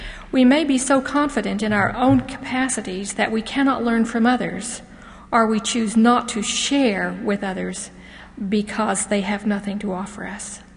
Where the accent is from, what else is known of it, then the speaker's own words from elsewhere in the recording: Utah, United States; really, I went to school in Carbon County, but I grew up in Emory County. If you're from Emory County, as I am